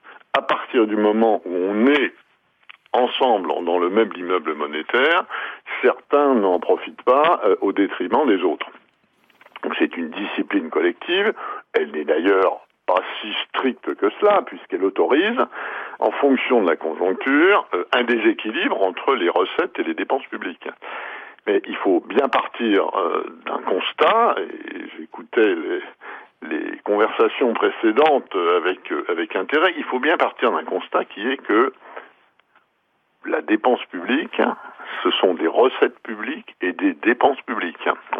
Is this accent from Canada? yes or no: no; France; y compris chez nous en France